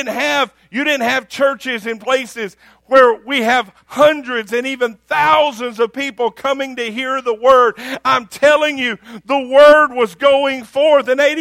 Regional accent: United States; No, because yes, I'm American. Yes, I love the American flag, and bring me some apple pie, and I'll show you how much I like it.

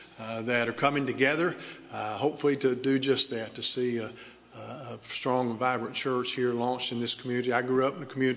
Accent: Jellico, United States; It reminds me very much of my hometown in Jellicoe, Tennessee, or Kentucky. The little town of about 2,000 literally sits on the state line. Half of it's in Tennessee, half of it's in Kentucky.

